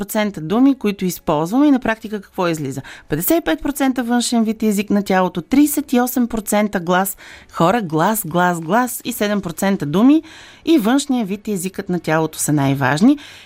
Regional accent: Northeast Bulgaria, Bulgaria; И аз съм от Северо-Източна България. Вие разбирате ли, че аз съм от Северо-Източна България?

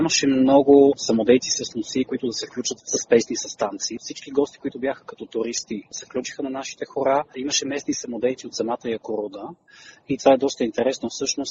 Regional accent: Lesnovo, Sofia Province, Bulgaria; Това е песен от моето родно село, село Леснова, община Елин Пелин, или Леснова Новоселско

